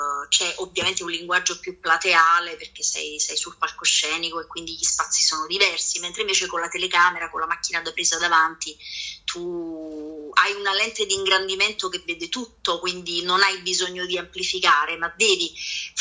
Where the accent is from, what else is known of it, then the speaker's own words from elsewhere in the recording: Naples, Campania, Italy; born there; now in Rome, Italy; io sono nata a Napoli, sì. Però poi mi sono trasferita a Roma.